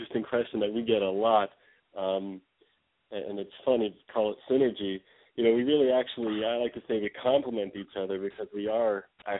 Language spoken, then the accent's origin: English; Los Angeles, California, United States; We grew up mostly in near the Hollywood area out there.